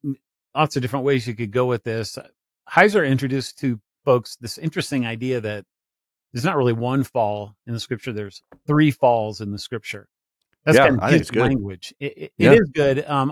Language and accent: English; Denver, Colorado, United States; You know, I grew up in Denver, but first time I went to New York City